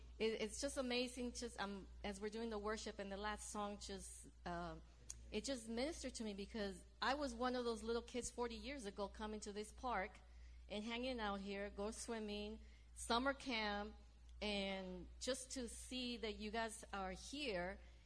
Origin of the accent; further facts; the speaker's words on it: San Fernando, California, United States; moved away; also born or lived in Bronx; I grew up here in San Fernando myself until the Lord took us to the Bronx and started a church there.